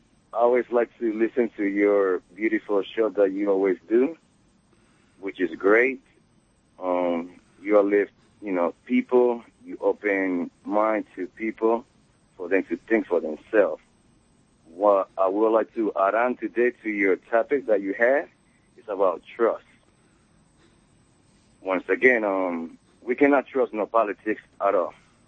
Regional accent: Dominican Republic; now in United States; I come from the Dominican Republic, by the way, and when I came to America, it's a place that I never felt it in my life.

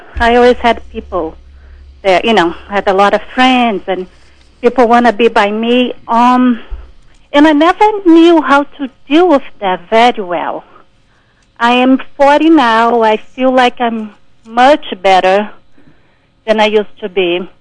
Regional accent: Brazil; I am from Brazil.

